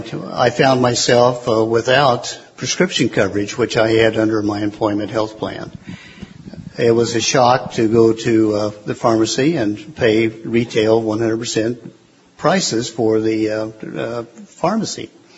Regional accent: Missouri, United States; I was born and raised in Northwest Missouri.

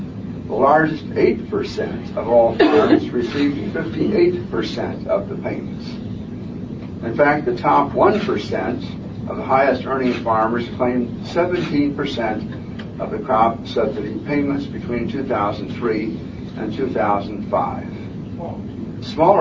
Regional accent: United States; As an American farmer myself, I fully appreciate the importance of farmers

